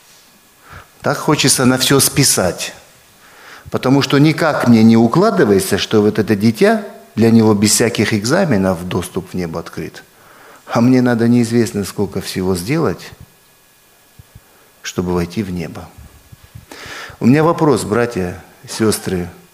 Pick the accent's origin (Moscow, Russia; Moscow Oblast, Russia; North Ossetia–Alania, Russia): North Ossetia–Alania, Russia; Я тоже из Осетии, живу в одном из сел. Село называется наше Октябрьское.